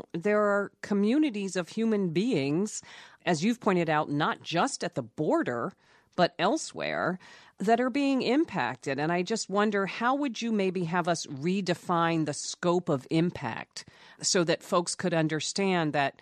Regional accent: Texas, United States; As an attorney, as a Texan, what are the legal stakes that you see here?

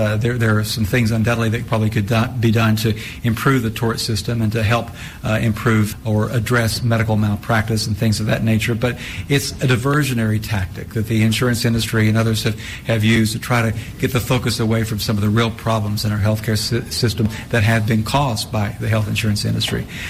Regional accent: Tennessee, United States; I am from East Tennessee, a very rural part of the state and a very Republican conservative part of the state in the very northeastern part of Tennessee.

